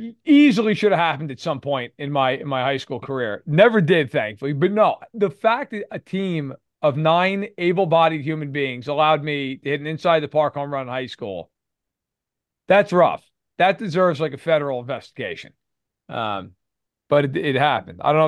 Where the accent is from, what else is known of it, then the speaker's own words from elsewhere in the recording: New York, United States; I mean, I grew up in New York.